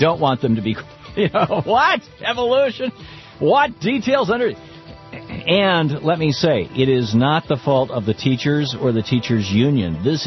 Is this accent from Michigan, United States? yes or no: yes; Lansing, Michigan, United States; I grew up in Lansing, Michigan, in Lansing school.